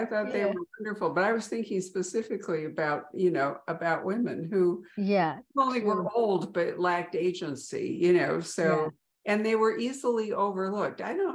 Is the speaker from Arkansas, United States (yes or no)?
no; Chicago, Illinois, United States; I didn't grow up in Chicago. I grew up in a suburb, so, you know, I completely missed it.